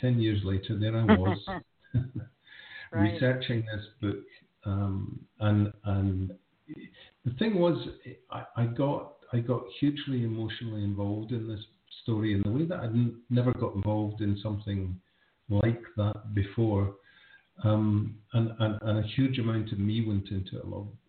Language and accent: English; Scotland, United Kingdom; moved away as an adult; because at that point I'd moved from Scotland to France. I was living in France, and I'm looking back at my home country, Scotland, with a sense of perspective and distance